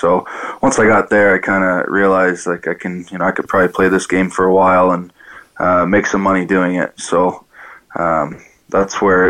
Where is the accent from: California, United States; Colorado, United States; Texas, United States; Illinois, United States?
Illinois, United States; Chicago; Well, I grew up in Chicago, a pretty big hockey area there.